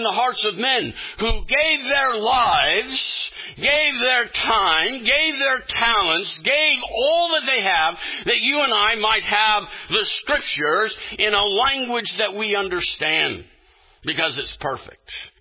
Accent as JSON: {"language": "English", "country": "United States", "tie": "born or raised there", "also_born_or_lived": "Uganda", "said": "See, I grew up in the United States, and our light that comes from our cities and reflects off the atmosphere, we never really know what dark is."}